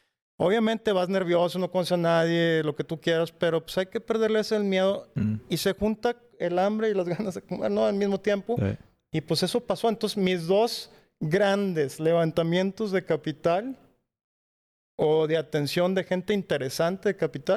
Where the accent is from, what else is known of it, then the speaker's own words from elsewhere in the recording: Mexico; yo de mexicano y puros americanos